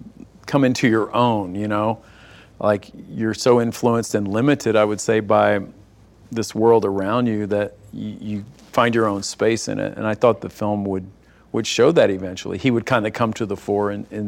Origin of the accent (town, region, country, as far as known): Texas, United States; born or raised there